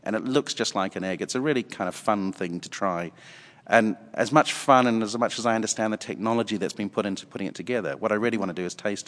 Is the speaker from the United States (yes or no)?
no; New Zealand; now in London, United Kingdom; I'm a Kiwi. I've lived over here a long time